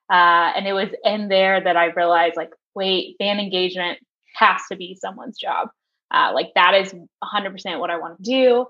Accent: Nashville, Tennessee, United States; So I grew up in Nashville, always knew I wanted to be in the music industry

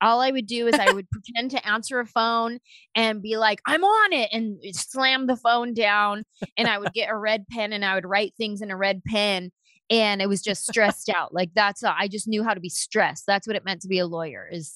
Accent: San Jose, California, United States; Like, I'm this little Mexican-American girl from San Jose, California.

